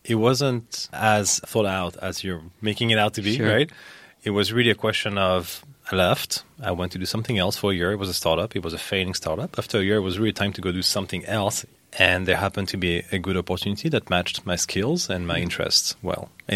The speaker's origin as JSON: {"language": "English", "country": "France", "tie": "born or raised there", "moved": "as an adult", "lives_now": "Bay Area, United States", "said": "I was born and raised in France. I studied telecom engineering from 98 to 2002."}